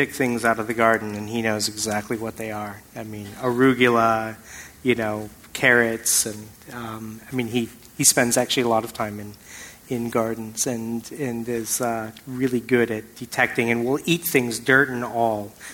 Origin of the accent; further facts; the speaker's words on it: California, United States; growing up in the Bay Area and being part of a really a large, a community of cultural diversity